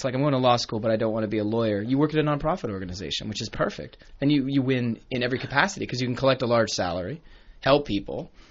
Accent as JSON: {"language": "English", "town": "Toronto", "region": "Ontario", "country": "Canada", "tie": "born or raised there", "said": "This is where I was growing up in Toronto"}